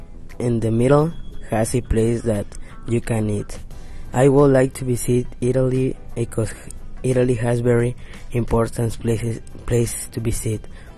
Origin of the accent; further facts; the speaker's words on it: Mexico; English is a second language; I am from Mexico.